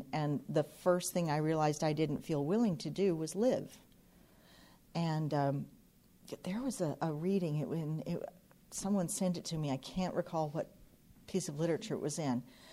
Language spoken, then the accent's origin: English; Oklahoma, United States; And I'm from Oklahoma, and I was here last year this time.